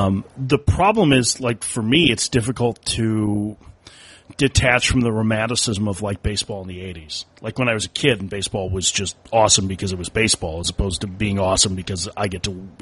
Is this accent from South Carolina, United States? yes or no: no; Minnesota, United States; I'm from Minnesota and really went down there to check out Mr. Buxton play.